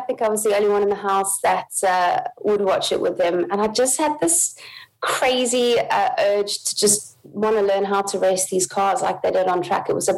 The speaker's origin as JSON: {"language": "English", "town": "Somerset West", "region": "Western Cape", "country": "South Africa", "tie": "born or raised there", "said": "I come from Somerset West, which is a really small town. Well, back in the day, I mean, it was really small. Obviously, it's built up a bit now, but yeah, small town, big dreams, that kind of story. And living by the sea was amazing."}